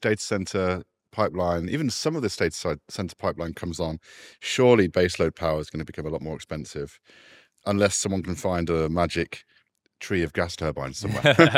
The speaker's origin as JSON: {"language": "English", "country": "United Kingdom", "moved": "yes", "lives_now": "United States", "said": "as a Brit in America"}